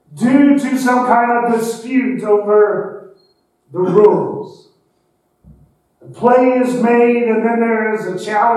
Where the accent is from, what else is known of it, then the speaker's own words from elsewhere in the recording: Kansas City, Missouri, United States; So maybe if it had been the Phillies or my hometown Kansas City Royals, maybe I would have thought about it